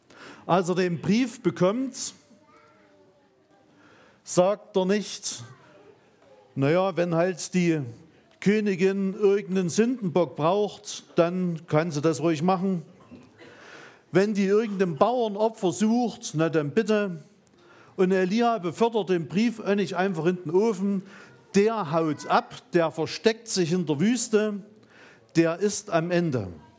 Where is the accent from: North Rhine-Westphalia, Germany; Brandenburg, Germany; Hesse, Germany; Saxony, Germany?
Saxony, Germany; Also, ich komme ja aus dem Erzgebirge.